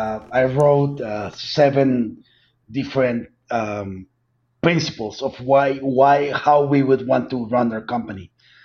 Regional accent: Colombia; the Colombian government, where I'm from Colombia, legalized medical cannabis

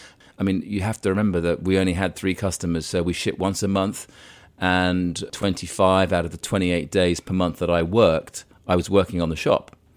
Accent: Cairo, Cairo Governorate, Egypt; growing up in Cairo, it was the early 1970s. President Nasser had just died. We moved there just before he died.

